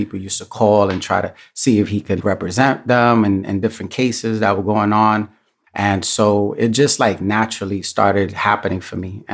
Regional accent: New York City, New York, United States; Born Lower East Side. Yep. I'm a New Yorker. So my parents are from Puerto Rico. I was born here in the Lower East Side. My parents are from Santurce and Camuy.

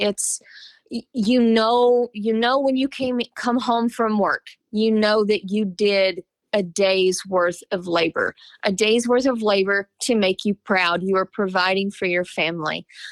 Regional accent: Appalachia, United States; You are Appalachian. You are part of us, and we are part of you.

